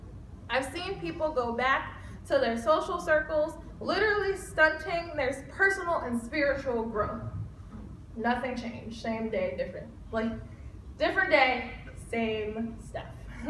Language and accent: English; Chicago, Illinois, United States; I'm from Chicago, very loud and proud. I will tell you that from day one.